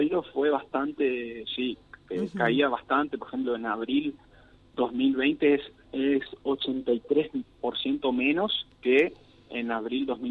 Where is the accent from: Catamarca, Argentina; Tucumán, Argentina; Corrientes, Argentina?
Corrientes, Argentina; Si bien somos todos correntinos, pero estamos en distintos lugares